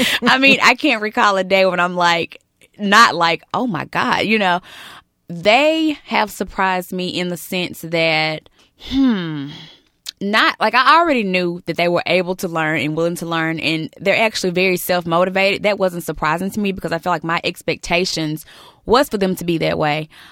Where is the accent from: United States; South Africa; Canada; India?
United States; the South; because I'm from the South. And so it wasn't a big adjustment for me at all.